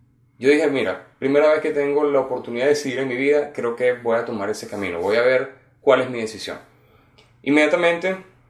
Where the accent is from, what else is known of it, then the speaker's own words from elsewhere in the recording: Venezuela; now in Canada; tengo 32 años, soy venezolano, pero actualmente vivo en Canadá.